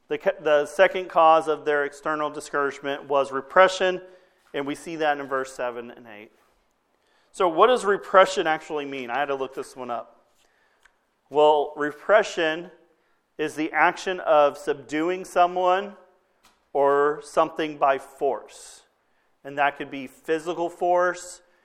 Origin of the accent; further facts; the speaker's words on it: Scurry, Texas, United States; I've yet to see another town named Scurry, but one day maybe I'll find a town named Scurry. But growing up in Scurry, I remember growing up